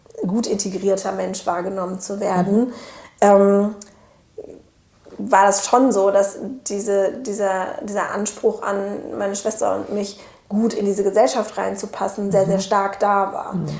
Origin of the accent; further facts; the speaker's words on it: Cologne, North Rhine-Westphalia, Germany; ich bin Kölnerin auf jeden Fall, weil ich halt in Ehrenfeld geboren bin.